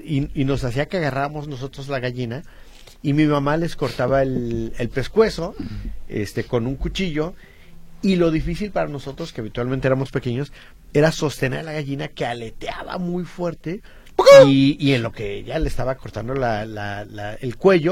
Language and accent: Spanish; Mexico City, Mexico; soy chilango